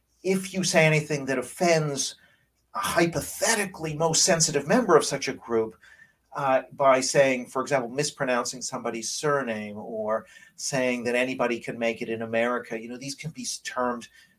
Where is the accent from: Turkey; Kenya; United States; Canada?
Canada; Vancouver, British Columbia; also born or lived in Tokyo; now in London, United Kingdom; So I've spent eight early years of my life in Tokyo. And then I grew up in Vancouver and then have been in London for over 25 years now as an academic.